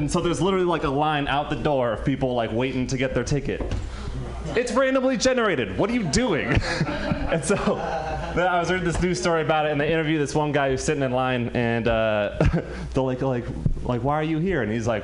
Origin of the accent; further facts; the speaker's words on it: California, United States; I know you got it, but I'm from Marin County, so it's not really that far out of town.